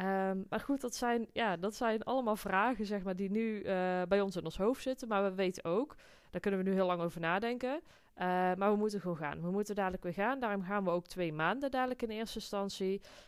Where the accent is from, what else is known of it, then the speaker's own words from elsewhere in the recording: Netherlands; Je kunt dus, in ieder geval, wij kunnen als Nederlander, kunnen we daar op ons Nederlands inkomen, kunnen we een hypotheek krijgen.